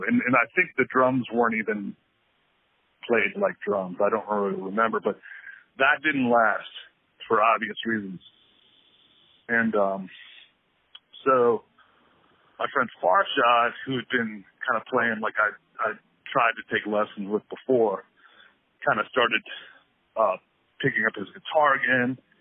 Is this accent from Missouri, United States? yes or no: no; Reston, Virginia, United States; We grew up in Reston, but back then the north side of Reston went to high school at Herndon High School